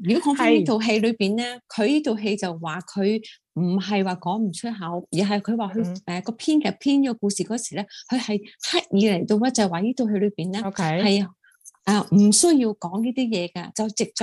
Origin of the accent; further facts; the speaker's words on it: Hong Kong; now in United States; 我喺香港长大啦